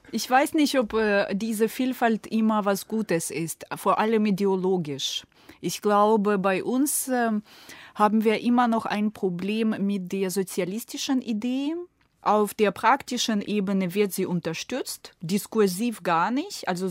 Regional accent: Ukraine; ist das jetzt nicht ein bisschen arrogant, mir als Ukrainerin das zu erzählen?

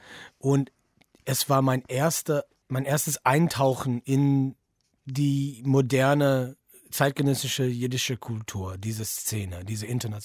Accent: Detroit, Michigan, United States; German is a second language; moved away as an adult; also born or lived in New York / New Orleans; now in Berlin, Germany; Ich war in New Orleans, ich komme, wie gesagt, aus Detroit.

